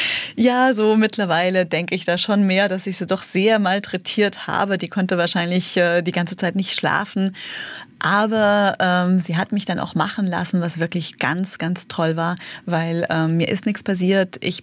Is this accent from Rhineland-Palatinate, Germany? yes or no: yes; Enkenbach-Alsenborn, Rhineland-Palatinate, Germany; Ich komme aus Enkenbach-Alsenborn, ein kleines Dorf in der Pfalz.